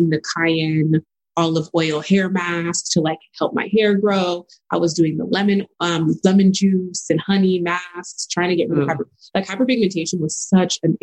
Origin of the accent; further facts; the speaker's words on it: El Paso, Texas, United States; I grew up in El Paso, Texas. So that's west side of Texas. My parents are, I'm a first gen Nigerian daughter of immigrants, born and raised there.